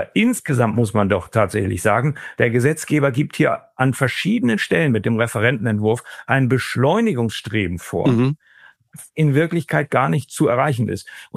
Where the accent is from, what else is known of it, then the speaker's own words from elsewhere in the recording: Brandenburg, Germany; als Brandenburger Anwalt